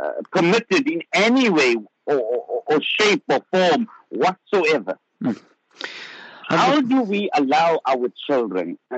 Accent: Zimbabwe; Look, I grew up in Zimbabwe

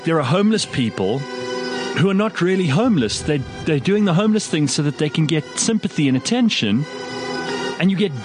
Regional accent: Pretoria, Gauteng, South Africa; I'm from Pretoria. I didn't get upset when people say things about Pretoria or Johannesburg.

